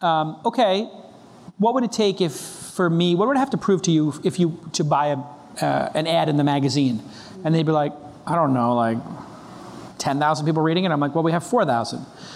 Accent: Brooklyn, New York, United States; Listen, I grew up in Brooklyn. I didn't go to Harvard. I didn't have a tech degree.

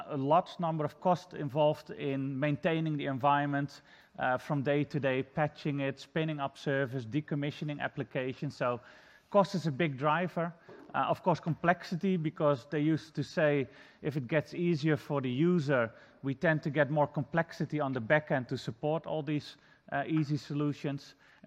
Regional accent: Netherlands; English is a second language; for those of you who don't know me … from the Netherlands.

